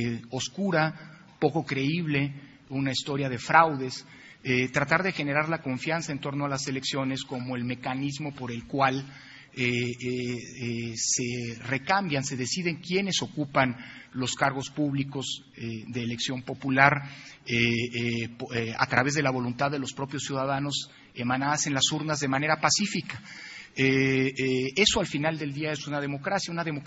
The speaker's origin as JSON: {"language": "Spanish", "country": "Mexico", "said": "hacernos sentirnos orgullosos como mexicanos"}